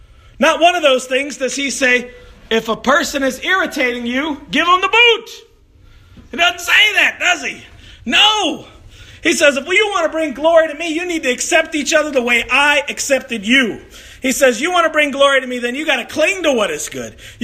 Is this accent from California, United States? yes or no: no; Chicago, Illinois, United States; I grew up in South Chicago, and I like basketball.